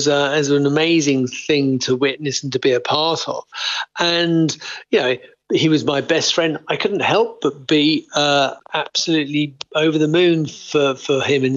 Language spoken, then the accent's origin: English; England, United Kingdom; I grew up as, you know … with an absolute concrete notion of being English